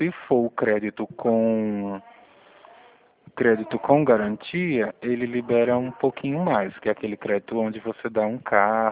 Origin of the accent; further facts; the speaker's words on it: Pernambuco, Brazil; now in São Paulo, Brazil; Primeiro que eu moro em outro estado, eu sou de Pernambuco, né? Mas moro aqui em São Paulo.